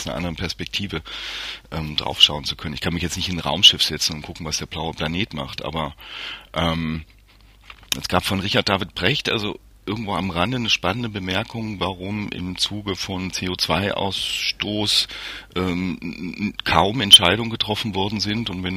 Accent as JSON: {"language": "German", "town": "Halle", "region": "Saxony-Anhalt", "country": "Germany", "tie": "born or raised there", "said": "Also ich habe das irgendwie in meiner Jugend mitbekommen, wie die hallische Innenstadtkern weggerissen wurde und Plattenbauten gebaut worden sind."}